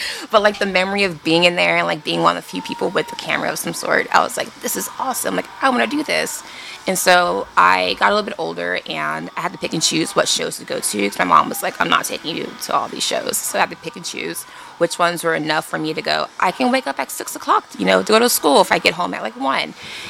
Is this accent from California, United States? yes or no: yes; Sylmar, California, United States; I'm, like, waving everywhere. I'm from Sylmar, California, which is in the San Fernando Valley.